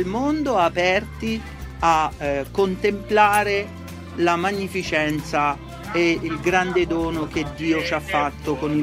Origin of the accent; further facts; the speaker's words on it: Leverano, Apulia, Italy; la mia regione di origine è pugliese. Io sono di Lecce, esattamente di Leverano, in provincia di Lecce.